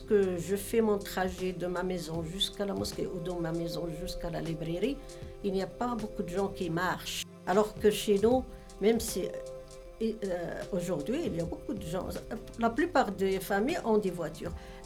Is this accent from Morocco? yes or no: yes; Morocco; moved away; je l'ai emmené chez moi au Maroc, puis je l'ai apporté ici.